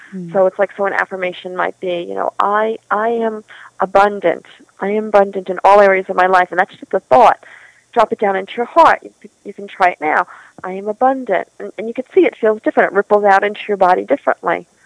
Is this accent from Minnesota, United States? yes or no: no; New York, United States; moved away; I'm from New York, and I take my kids back every few years so they remember their roots, and they were very young when we left.